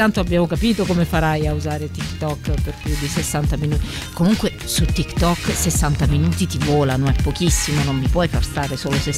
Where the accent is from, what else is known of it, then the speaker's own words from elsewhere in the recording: Friuli-Venezia Giulia, Italy; Guarda che io sono friulano.